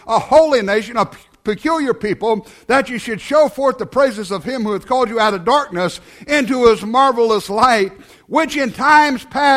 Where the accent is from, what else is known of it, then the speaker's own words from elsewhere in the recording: United States; born there; I'm grateful that I was born in America and was born an American.